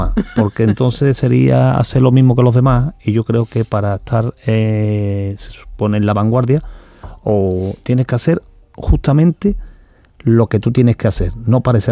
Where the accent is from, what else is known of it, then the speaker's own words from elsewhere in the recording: Seville, Andalusia, Spain; aunque soy andaluz y sevillano.